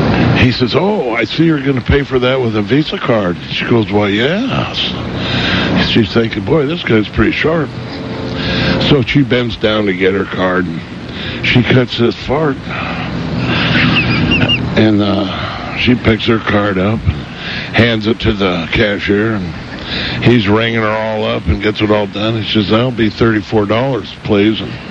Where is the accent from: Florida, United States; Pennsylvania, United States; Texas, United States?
Texas, United States; Corpus Christi; Oh, yeah. We come all the way from Corpus Christi.